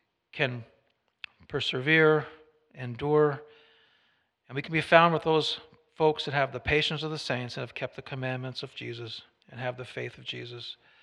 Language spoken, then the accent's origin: English; Canada; because I'm not about German, I'm from Canada, so my people, they did pretty well.